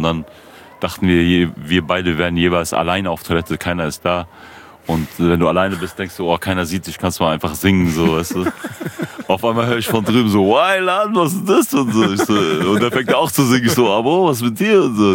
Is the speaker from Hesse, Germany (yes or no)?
yes; Frankfurt, Hesse, Germany; Wir kommen aus Bergen-Enkheim, ist eigentlich so eine gut situierte Ecke, so nur reiche Menschen. Außer unten in Enkheim, da am Hessen-Center ist halt so eine Siedlung. Da bin ich halt aufgewachsen.